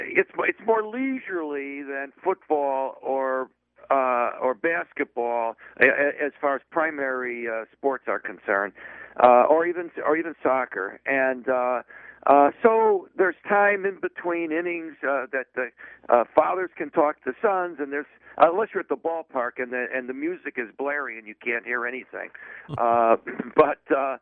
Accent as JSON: {"language": "English", "town": "Chicago", "region": "Illinois", "country": "United States", "moved": "yes", "lives_now": "New York, United States", "said": "I'm not saying that just because I was from Chicago, but and a lifetime Cub fan. But although I've been in New York for almost 50 years"}